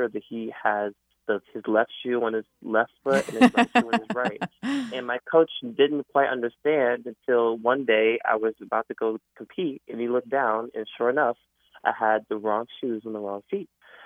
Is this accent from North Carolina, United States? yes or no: yes; North Carolina, United States; But for me, growing up in North Carolina, there weren't many major clubs when I first started.